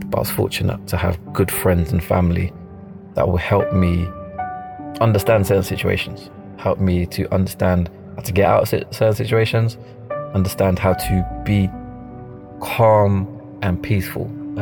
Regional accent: London, United Kingdom; I grew up in South London

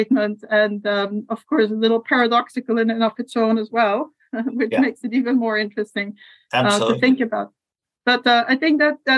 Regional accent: Brussels, Belgium; first language Flemish; English is a second language; But I was born and raised in Brussels. And then the next question people ask usually, so you speak French? The answer is no, I speak Flemish.

